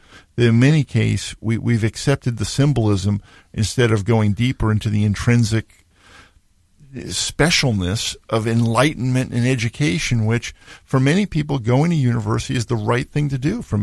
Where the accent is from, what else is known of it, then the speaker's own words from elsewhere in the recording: Needham, Massachusetts, United States; I grew up in Needham, Mass, right down the street from Wellesley College